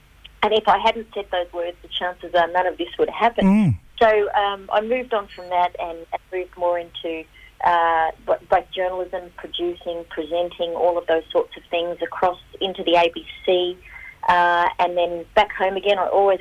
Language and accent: English; Alice Springs, Northern Territory, Australia; I grew up here in Alice Springs and around that nation of this country.